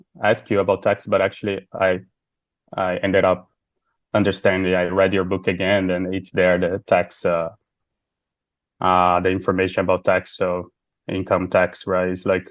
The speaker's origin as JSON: {"language": "English", "country": "Brazil", "also_born_or_lived": "Japan", "second_language": "English", "lives_now": "Qatar", "said": "But my income is from Qatar. But I'm from Brazil originally. We are just in Qatar for work."}